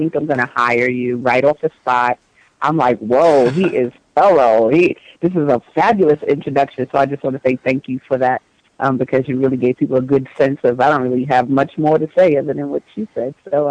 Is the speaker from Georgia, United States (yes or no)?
no; New York, United States; now in Chicago, United States; I'm one of them stolen kids, one of the descendants of the stolen ones. So then they go, oh, you know, so yeah, native to New York, but I am in Chicago